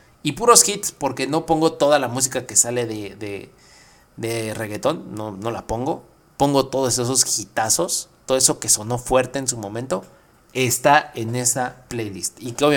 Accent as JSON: {"language": "Spanish", "region": "Mexico City", "country": "Mexico", "said": "Yo soy de la Ciudad de México, de Iztapalapa, y pues tú sabes … con Iztapalapa para el mundo, y pues es así, yo también, de Iztapalapa para el mundo."}